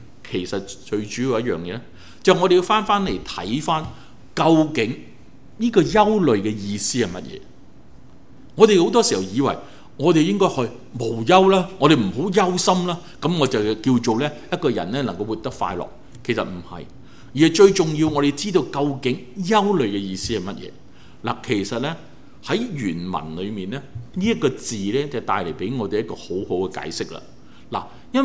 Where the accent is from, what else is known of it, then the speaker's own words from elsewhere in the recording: China; 大家都知道，我哋都係中國人